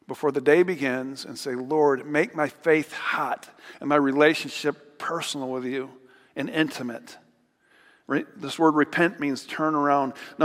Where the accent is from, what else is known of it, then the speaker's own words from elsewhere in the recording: United States; I'm an American. What do you expect? I was raised in the church.